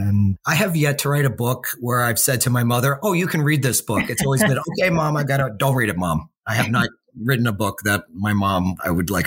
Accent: United States; It was very strange being, people did refer to me as the American.

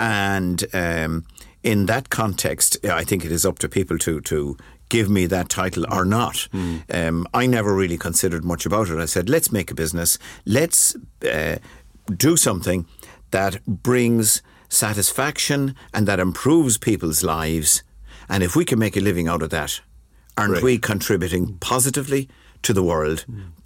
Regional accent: Castlebar, County Mayo, Ireland; From the time I was a young fella growing up in Castlebar, like I remember going down to the market square, as it was then, and on a Saturday selling potatoes and cabbage and carrots

